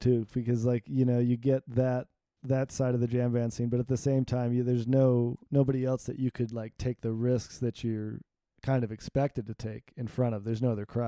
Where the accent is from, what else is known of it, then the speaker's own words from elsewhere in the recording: Michigan, United States; when I was growing up in Michigan, I lived in like near Detroit.